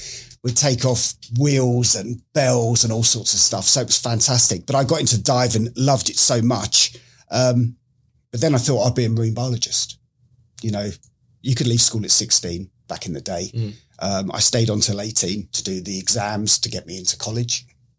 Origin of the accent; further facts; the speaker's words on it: Epsom, South East England, United Kingdom; now in United States; Yeah, I'm obviously English. I'm not Australian like most Floridians keep thinking I am. I'm from Epsom in Surrey, which is south of London